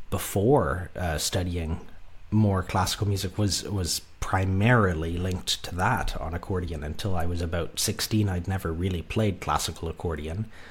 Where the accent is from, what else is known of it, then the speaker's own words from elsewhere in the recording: Calgary, Alberta, Canada; I grew up in Calgary, and there are lots of festivals around there.